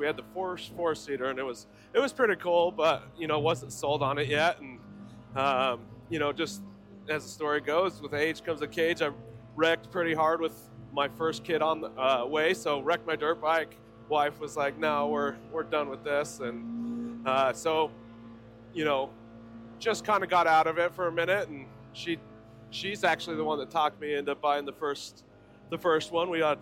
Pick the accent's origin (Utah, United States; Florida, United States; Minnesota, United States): Utah, United States; Salt Lake City; So I always grew up, you know, in the sand dunes. So I grew up in Salt Lake or whatever